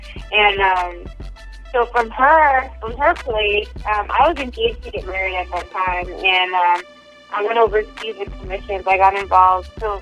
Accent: California, United States; also born or lived in New York; Well, I was born in Nueva York, which is New York, and my father was in the military, so we moved to California. So I was practically raised in California

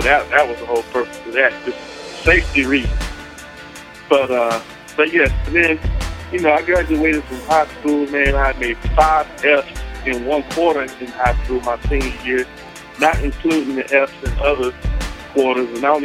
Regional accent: North Carolina, United States; Man, I hail from North Carolina.

